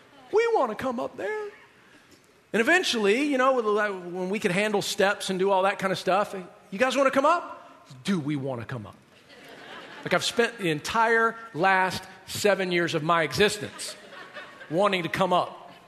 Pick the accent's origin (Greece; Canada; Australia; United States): United States; Southern United States; house in Decatur, Georgia, kind of a suburb of Atlanta. And I called them my me mama and granddaddy. I'm from the South, right?